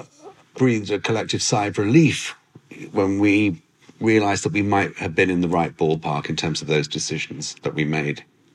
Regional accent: London, United Kingdom; born there; I was born in Europe. I was born in London. So the way I think is European.

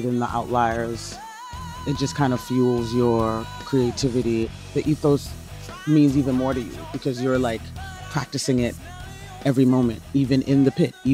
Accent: Brooklyn, New York, United States; I'm from Brooklyn, New York, but my roots are in the South.

